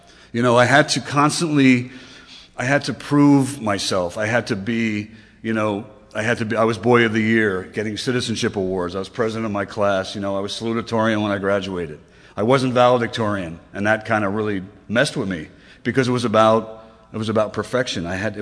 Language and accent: English; Newark, New Jersey, United States; I grew up in New Jersey. Yeah. It took me about 5 years to have enough self-esteem to say that I was from New Jersey. It did. I'm from Newark.